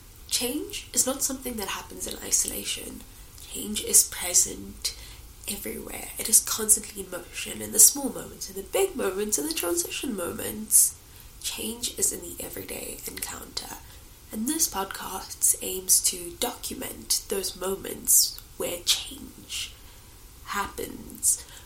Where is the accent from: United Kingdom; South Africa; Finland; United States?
South Africa; me as a South African Indian and Priyanka being from India.